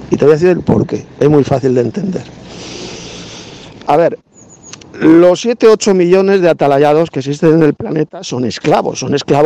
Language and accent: Spanish; Spain; por lo menos, bueno, aquí en España, en mi país, se han inyectado ese veneno